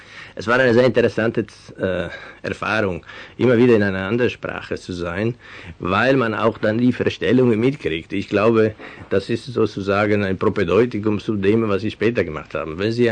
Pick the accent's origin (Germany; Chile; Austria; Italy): Italy; Veneto; first language Venetian; German is a second language; Meine Muttersprache ist venezianisch und es gibt eine Tradition, auch bei den Venezianern, auch auf Französisch zu sprechen.